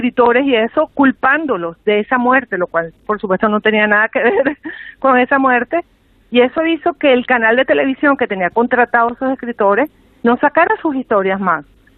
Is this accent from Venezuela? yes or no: yes; Venezuela; yo soy venezolana